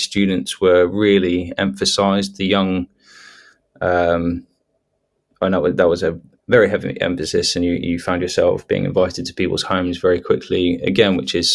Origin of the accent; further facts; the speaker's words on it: Papua New Guinea; moved away; As a student, you're kind of, and I was fresh from Papua New Guinea, well, fairly fresh by then.